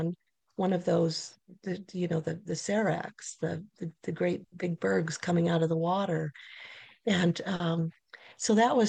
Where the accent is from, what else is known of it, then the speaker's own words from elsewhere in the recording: Anchorage, Alaska, United States; Okay, well, I was raised in Anchorage. I graduated from Diamond High School